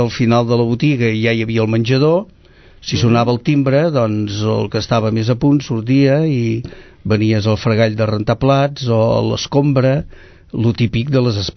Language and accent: Catalan; Sabadell, Catalonia, Spain; born there; néixer a Sabadell